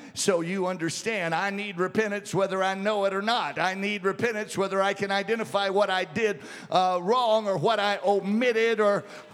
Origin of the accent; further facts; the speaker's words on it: Baton Rouge, Louisiana, United States; Oh, Elder B.A. Spell in Baton Rouge, my hometown. I didn't know anything about Pentecost. I didn't know what he was doing there. I grew up under the shadow of that my whole life.